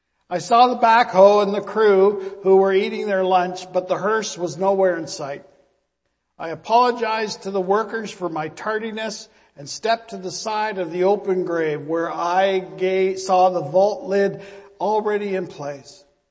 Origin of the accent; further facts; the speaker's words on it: Canada; Not because of my age and not because I'm a white male or that I'm a Canadian, but because I'm a Baptist minister of all things.